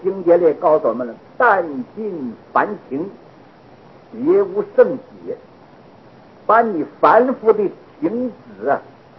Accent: China; 但是很可惜，我们中国人呢，中国的和尚盖了庙死了为止，没有继承的

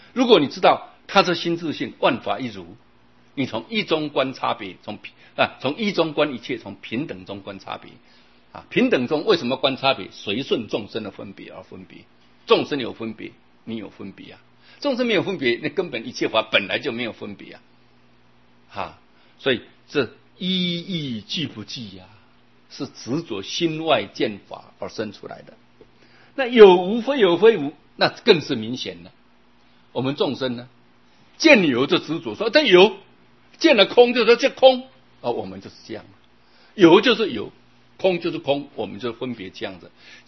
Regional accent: Taiwan; 反正我们是台湾人，也同也异嘛。

